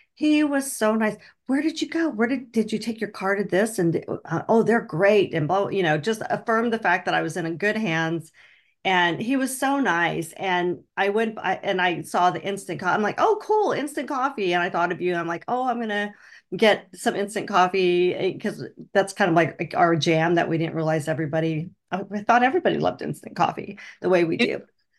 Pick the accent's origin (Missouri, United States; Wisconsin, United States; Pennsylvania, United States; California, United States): California, United States; And I'm like, I'm from the Bay Area. My car broke down and blah blah blah